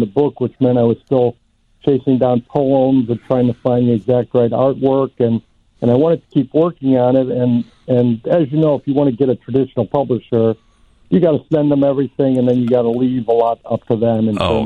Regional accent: Chicago, Illinois, United States; it feels like you and I are both born and raised in Chicago. Love the city, but also realize, that there are lots of problems in Chicago.

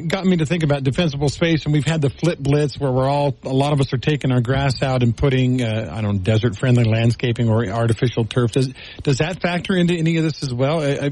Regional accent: Texas, United States; So I grew up in Texas, so I wasn't around my grandpa up here in American Fork.

